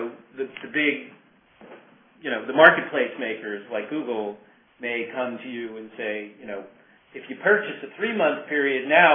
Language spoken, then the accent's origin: English; New York, United States; I grew up on Long Island.